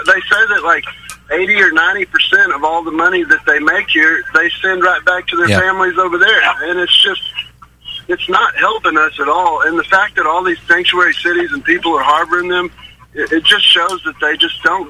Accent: Texas, United States; now in Nashville, United States; I'm from Texas originally. I've been out here for about 10 years, and I'm very aware of the immigration problem in Texas there.

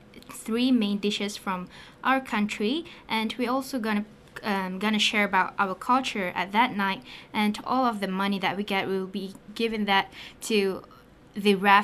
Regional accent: Malaysia; I'm 17 years old from Malaysia and I am a junior here.

